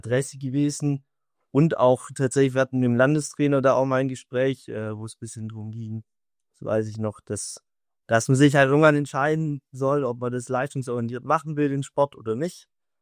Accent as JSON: {"language": "German", "town": "Neufra", "region": "Baden-Württemberg", "country": "Germany", "tie": "born or raised there", "said": "von meiner Heimatort, von Neufra, das ist ein Stadtteil von Rottweil und da habe ich angefangen, Handball zu spielen"}